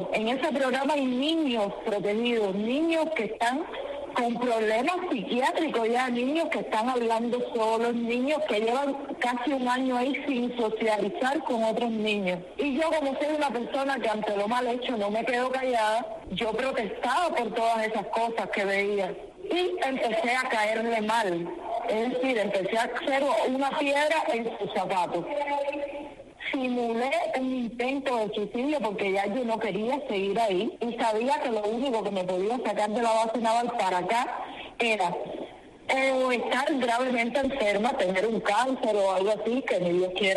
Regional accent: Cuba; moved away; yo salí de Cuba huyendo a la represión que ya tenían sobre mí.

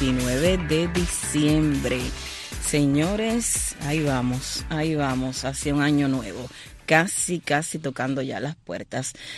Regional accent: Holguín, Cuba; que está en mi terruño, en Holguín

